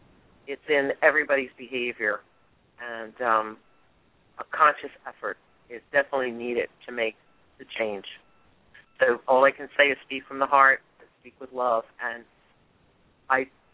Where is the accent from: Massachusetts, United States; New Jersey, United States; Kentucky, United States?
New Jersey, United States; New Jersey as, it's my home state. I was born and raised here, although I've lived in several other areas of the country.